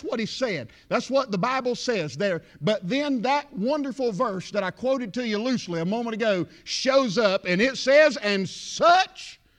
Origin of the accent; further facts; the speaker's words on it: Georgia, United States; Now, well, sometimes I'll say Carrollton, Douglasville, but most of the time I just say about 30 miles west of Atlanta. That's where I'm from.